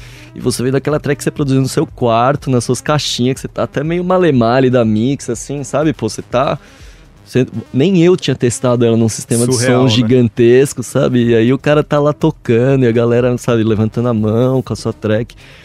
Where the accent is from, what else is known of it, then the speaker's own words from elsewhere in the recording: São Paulo, Brazil; Vai que ele é antenado, que eu sou de São Paulo, e o cara resolve me tocar a track aqui também.